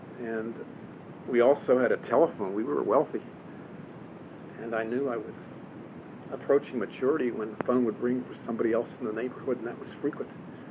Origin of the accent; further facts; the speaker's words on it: Oakland, California, United States; To start with, I was from Oakland.